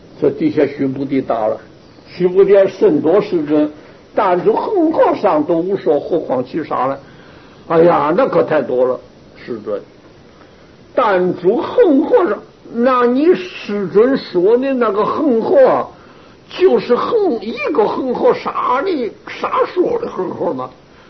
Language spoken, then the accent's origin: Chinese; China; 也等于我们中国人说的黄河法院给哪来了